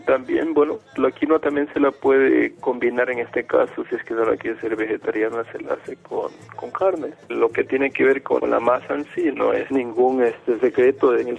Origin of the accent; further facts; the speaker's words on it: Ecuador; now in Germany; un producto que tenga que ver con mi lugar de donde yo vengo del Ecuador